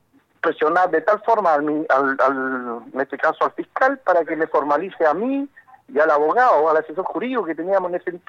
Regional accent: La Unión, Los Ríos, Chile; Soy oriundo de la Unión

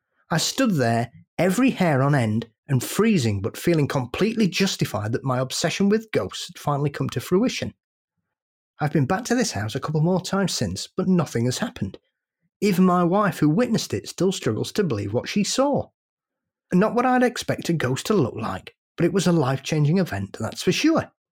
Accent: North West England, United Kingdom; Living in the UK and Paul being a Yorkshireman, I'm from the other side, Red Rose County

